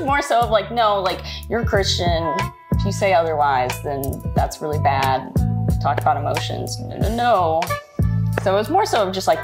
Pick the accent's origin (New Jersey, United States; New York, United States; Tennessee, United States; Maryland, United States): Tennessee, United States; I'm from a little bit south of Nashville.